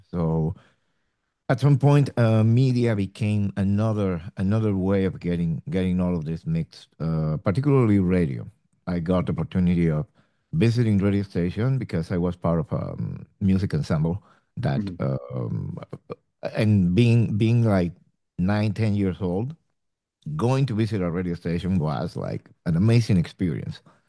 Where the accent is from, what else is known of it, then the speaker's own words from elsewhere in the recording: Mexico City, Mexico; English is a second language; I am born and raised in Mexico City.